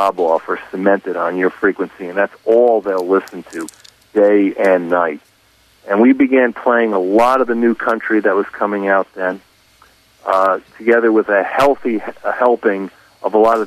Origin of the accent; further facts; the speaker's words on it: New York City, New York, United States; I really wanted to get a radio station in a major metropolitan area like my hometown of New York City.